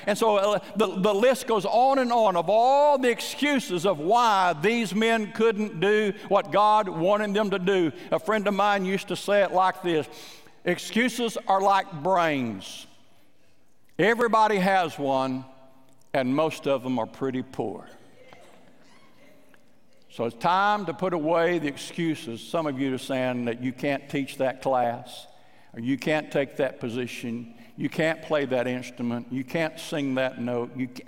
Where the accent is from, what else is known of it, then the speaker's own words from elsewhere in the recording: Oklahoma, United States; I grew up in Oklahoma, and when I was just a boy, my summer job was to go out in the cotton fields and to chop the weeds out of the cotton.